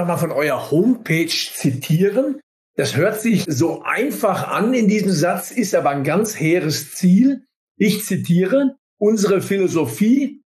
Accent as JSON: {"language": "German", "region": "North Rhine-Westphalia", "country": "Germany", "tie": "born or raised there", "said": "Und mein Heimatort liegt noch tiefer im Sauerland."}